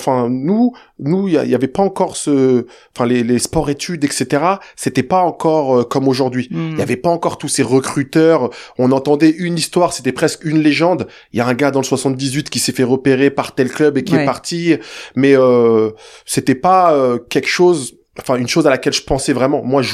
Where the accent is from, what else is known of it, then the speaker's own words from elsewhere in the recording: Saint-Cyr-l'École, Île-de-France, France; also born or lived in Le Chesnay; Je suis né en 1980, donc en 1980 dans les Yvelines. Je suis né au Chênaix. Ensuite, on déménage quand je suis très jeune dans la ville de Saint-Cyr, pas loin de Versailles, petite cité HLM.